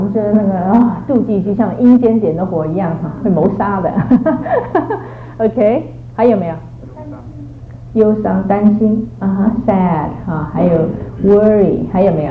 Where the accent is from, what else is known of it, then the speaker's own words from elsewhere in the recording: Singapore; 可是我是新加坡长大，那个新加坡也有一些庙寺，我曾经也去参观过